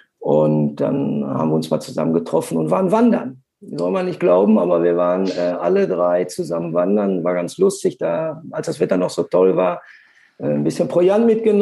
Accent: Bochum, North Rhine-Westphalia, Germany; born there; ich bin in Bochum geboren

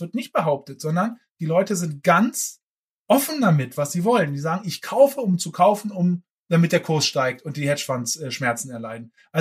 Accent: Lower Saxony, Germany; now in Berlin, Germany; So, ich bin ja Berliner, ne? Wie du weißt. Ursprünglich dann aus Friesland aufgewachsen

